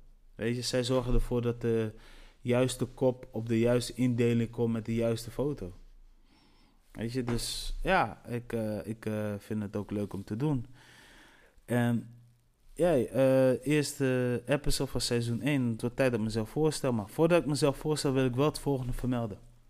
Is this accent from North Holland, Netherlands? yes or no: no; Delfzijl, Groningen, Netherlands; born there; Ik ben geboren in Delfzijl. Mijn roots liggen op Cap Verde. Dus ik ben een Cap Verdeaan. Super trots op.